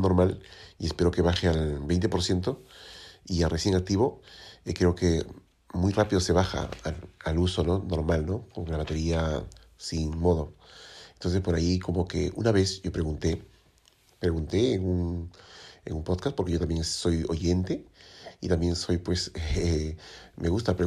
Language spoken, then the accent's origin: Spanish; Spain; en ese momento yo le llamé la atención porque yo soy español, ¿no?